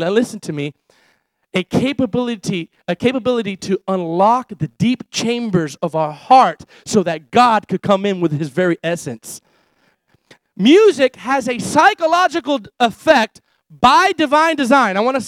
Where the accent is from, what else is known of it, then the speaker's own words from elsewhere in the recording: Ecuador; We came from Ecuador, and when we were in Ecuador, there's this one song that was in Spanish